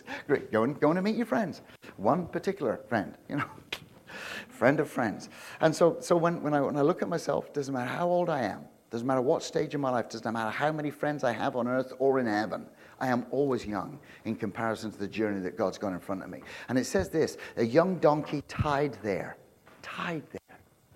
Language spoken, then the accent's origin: English; Canada; I'm a Canadian citizen, and so we're good Canadians, and we're free.